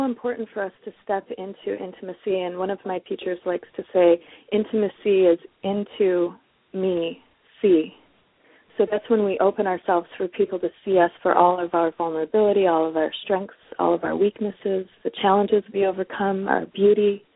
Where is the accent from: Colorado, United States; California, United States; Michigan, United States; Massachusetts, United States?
Michigan, United States; Detroit; I'm originally from Detroit, and Detroit people are often very outspoken